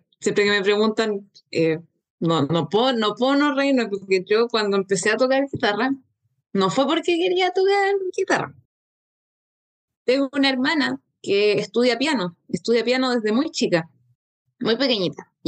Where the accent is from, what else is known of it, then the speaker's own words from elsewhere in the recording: Chillán, Ñuble, Chile; now in Valdivia, Chile; Estoy en Valdivia, estoy estudiando en Valdivia, pero yo no soy valdiviana, soy de Chillán.